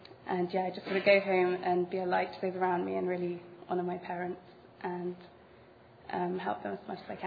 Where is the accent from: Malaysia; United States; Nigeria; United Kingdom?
United Kingdom; England; I'm from England